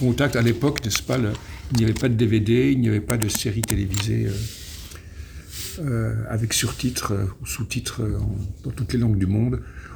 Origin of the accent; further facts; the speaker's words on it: Switzerland; moved away as an adult; also born or lived in Peru / United States; now in France; J'ai grandi en Suisse, j'ai passé la... J'ai fait mes études secondaires là-bas, je n'ai pas le bac, donc j'ai la matu, comme on dit là-bas, la maturité. Et donc, je ne suis venu en France qu'à 20 ans, avec déjà 3 langues pratiquées